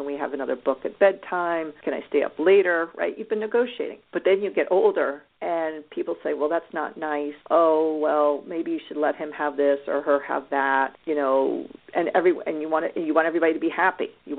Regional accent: New York, United States; So I am a native New Yorker. I grew up outside of Manhattan

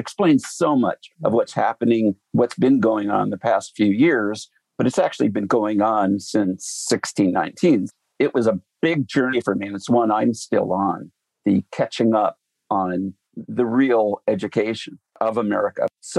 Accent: Iowa, United States; But I grew up in Iowa, which is a predominantly understates the matter, predominantly white state, more so then, in fact, in the 60s.

